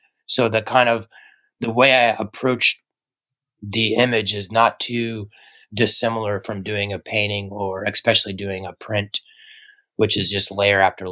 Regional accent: Georgia, United States; now in San Francisco, United States; San Francisco, we don't really have a whole lot of, bugs obviously, but it's not as bad as where I grew up in Georgia.

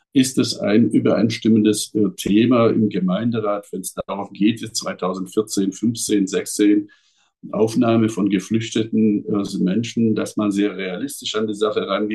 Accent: Fellbach, Baden-Württemberg, Germany; Ich komme aus einer Stadt aus Baden-Württemberg bei Stuttgart und Fellbach.

